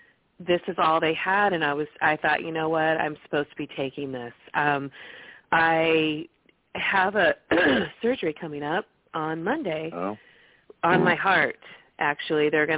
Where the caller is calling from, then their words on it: California, United States; Good morning. I'm calling from California today.